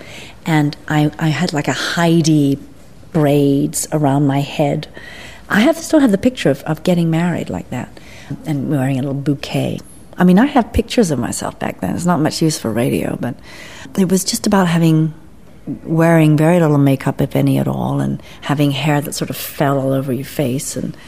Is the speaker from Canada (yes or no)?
no; England, United Kingdom; now in United States; Because I came from England, I was much less acutely aware of the Vietnam War than had I been raised in the States.